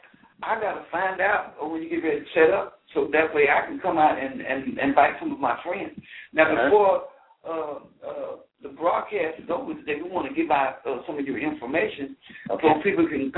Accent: Texas, United States; I don't know about you, but I grew up in East Texas in the country.

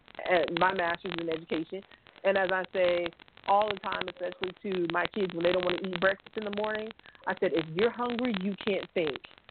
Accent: the South, United States; I grew up extremely poor in the South.

